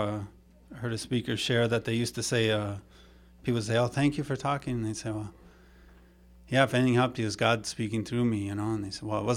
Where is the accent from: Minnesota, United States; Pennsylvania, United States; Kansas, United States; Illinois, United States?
Minnesota, United States; now in New York City, United States; I moved to New York City from Minnesota. I feel close to home because a number of people have guessed that that's where I'm from based on my accent.